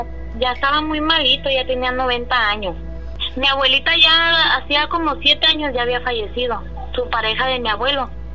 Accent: Michoacán, Mexico; now in Colima, Mexico; Pues yo vivo aquí en Colima y mi abuelito, pues todos somos de Michoacán, somos originarios de Michoacán.

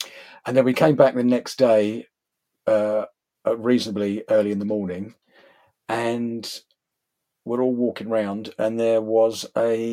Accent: England, United Kingdom; in my best Cary Grant English, of course, said, "Hello, I'm from England."

